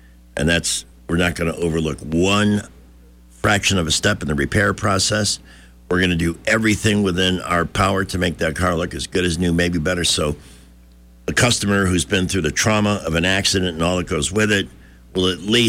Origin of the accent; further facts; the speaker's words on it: Chicago, Illinois, United States; We're from Chicago. This toy radio station's a bad joke on both of us.